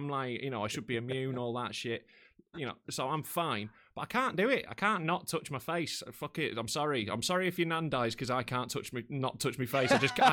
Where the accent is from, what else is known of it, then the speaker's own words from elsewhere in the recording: Knaresborough, Yorkshire and the Humber, United Kingdom; there's a castle in my hometown of Knaresborough in North Yorkshire